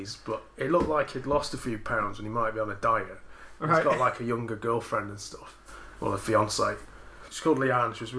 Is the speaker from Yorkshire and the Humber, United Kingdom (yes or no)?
yes; Sheffield, Yorkshire and the Humber, United Kingdom; Told him I was from Sheffield, and he apparently used to hang out around the Salter Lane crowd.